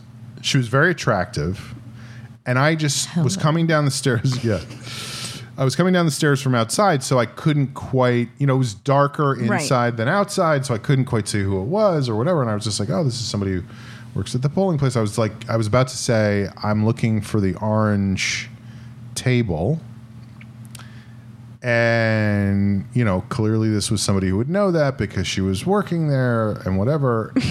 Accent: Texas, United States; I grew up in Texas.

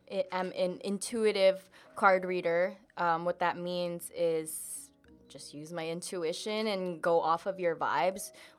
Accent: Queens, New York, United States; I'm not even Yankees, a Mets fan. And I'm from the Queens.

